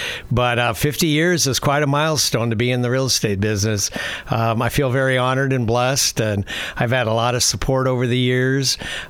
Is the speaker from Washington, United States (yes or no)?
no; Roseburg, Oregon, United States; I grew up in Roseburg. We graduated, and I graduated from high school in 64.